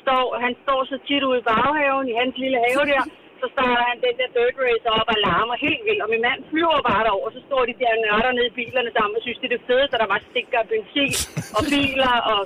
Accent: Amager, Capital Region of Denmark, Denmark; now in Køge, Denmark; vi kommer ud fra Amager og bor i et lille grund ud fra Amager og har ret mange biler. Kort efter vi flytter til Køge

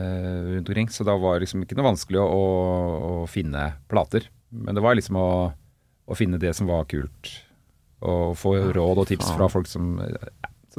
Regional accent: Oslo, Norway; Men på Bogerud der jeg vokste opp, så var det jo utover på 80-tallet

